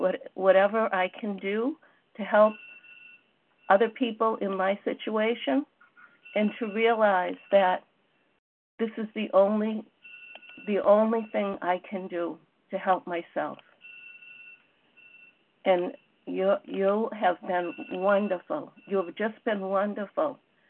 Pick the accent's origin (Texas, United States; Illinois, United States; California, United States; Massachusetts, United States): Massachusetts, United States; I'm from Massachusetts.